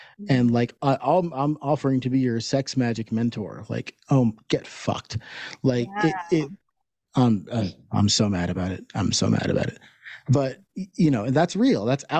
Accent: United States; now in Canada; I'm an American living in Canada.

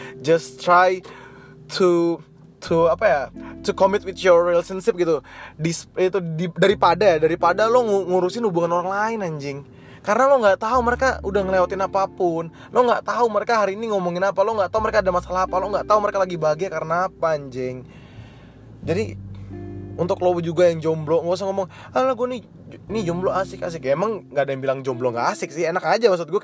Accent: Samarinda, East Kalimantan, Indonesia; karena gue dari sana, gue dari Kalimantan, gue tahu Kalimantan gimana. Gue dari Samarinda nih bro, gue tahu gimana bentuk di sana.

